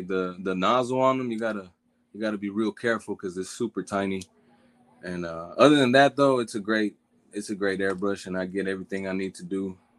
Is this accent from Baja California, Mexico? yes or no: no; Chihuahua, Mexico; now in Nashville, United States; I'm from Chihuahua, Mexico.